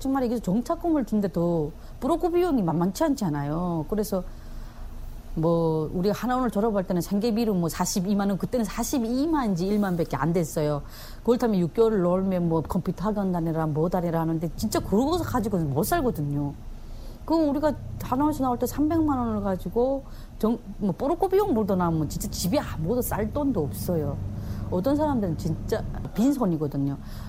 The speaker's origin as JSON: {"language": "Korean", "town": "Chongjin", "region": "North Hamgyong", "country": "North Korea", "tie": "born or raised there", "said": "내 고향이 한경북도 청진이 나오더라고요. 진짜 내 살던 청진은 좋은 곳이었어요. 바다가 끼어있고 국경이 중국 국경, 러시아 국경이 다 끼어있거든요."}